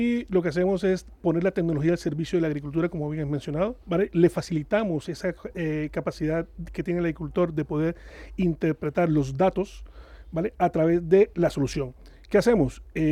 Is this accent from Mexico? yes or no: no; Cartagena de Indias, Bolívar, Colombia; Colombia, Cartagena de Indias.